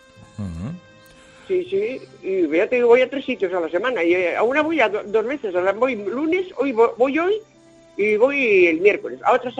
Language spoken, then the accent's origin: Spanish; Bilbao, Basque Country, Spain; soy de Bilbao.